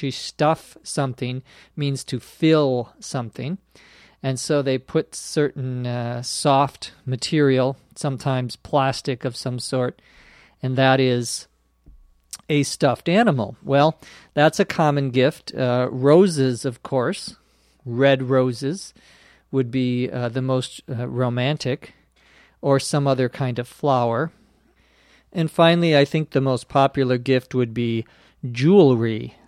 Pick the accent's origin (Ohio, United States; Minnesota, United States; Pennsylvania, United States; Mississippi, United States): Minnesota, United States; There's a company back in my home state of Minnesota that makes a type of, it's a ham, meat from a pig, a ham, but it's in a can, and it's called spam